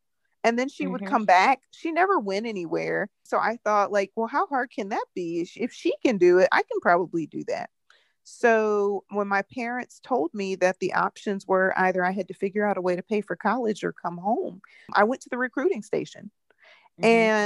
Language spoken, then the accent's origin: English; Fort Stewart, Georgia, United States; military brat, I primarily grew up in Fort Stewart, Georgia, and at Fort Jackson in South Carolina.